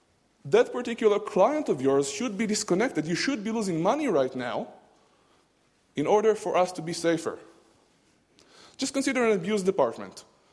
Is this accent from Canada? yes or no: no; Israel; I'm from Israel.